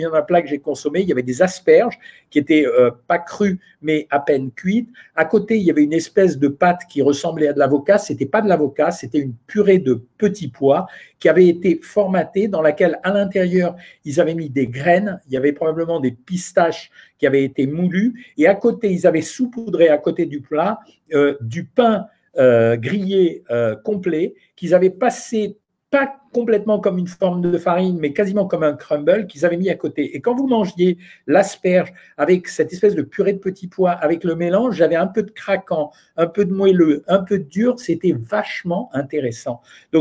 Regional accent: Paris, Île-de-France, France; Pourtant, je viens de Paris où la variété des restaurants, elle est extrêmement importante

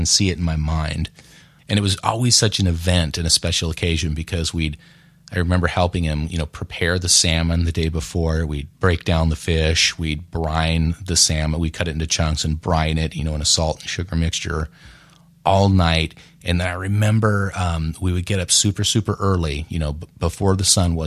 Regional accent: Oregon, United States; born there; So my parents are from South Dakota. I was born in Oregon. So my family moved to Oregon. I was born here. So I'm not necessarily from the Midwest

